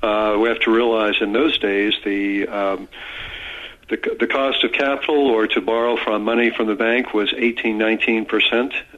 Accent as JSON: {"language": "English", "town": "Tulsa", "region": "Oklahoma", "country": "United States", "tie": "born or raised there", "said": "Well, actually, I grew up in Oklahoma, in Tulsa, which was up until maybe the 60s, the oil capital of the United States."}